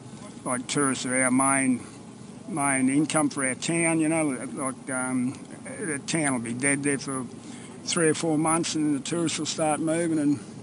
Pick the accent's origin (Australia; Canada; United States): Australia; Thargomindah, Queensland; I was born in Cunnamulla, and I went to Thargaminda when I was 4 days old, and I still don't reckon I'm a local there.